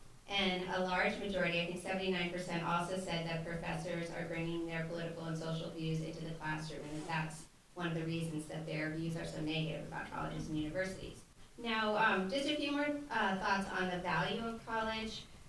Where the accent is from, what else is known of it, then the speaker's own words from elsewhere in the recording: Washington, District of Columbia, United States; So since I'm from Washington, D.C., I'm unfortunately going to have to talk a little bit about partisanship.